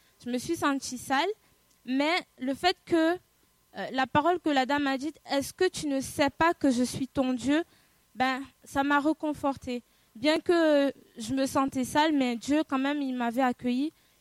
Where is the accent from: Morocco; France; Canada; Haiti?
Haiti; born there; J'ai 29 ans, je suis née en Haïti.